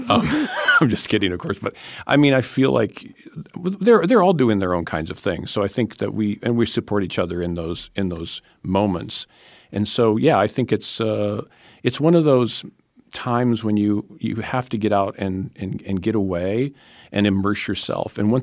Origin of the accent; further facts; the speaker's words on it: Iowa, United States; growing up in Iowa, I never saw a mountain lion.